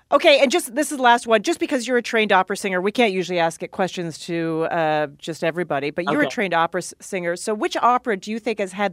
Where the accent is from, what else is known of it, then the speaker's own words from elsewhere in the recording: Canada; there's ice and field hockey put together as a Canadian.